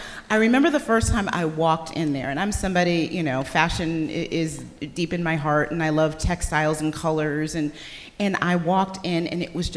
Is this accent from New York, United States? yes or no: no; Detroit, Michigan, United States; also born or lived in Boston; now in Washington, D.C., United States; You know, I'm from Detroit, and my adopted hometown is Boston because I write for the Boston Globe, and I've been connected to that city for a long time.